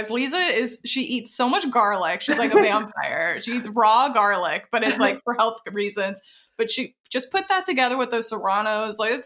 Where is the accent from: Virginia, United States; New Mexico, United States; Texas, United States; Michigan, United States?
Texas, United States; I'm from Texas originally. I love hot sauce.